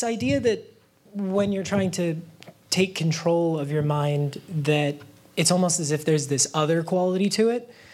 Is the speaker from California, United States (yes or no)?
yes; San Francisco, California, United States; I'm from San Francisco.